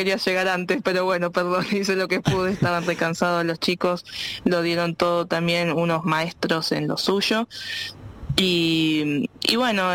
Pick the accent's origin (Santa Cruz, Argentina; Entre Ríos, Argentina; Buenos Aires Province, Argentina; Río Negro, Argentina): Río Negro, Argentina; Bariloche; Como yo vengo de Bariloche, estoy acostumbrada a nadar en lagos fríos, en deshielo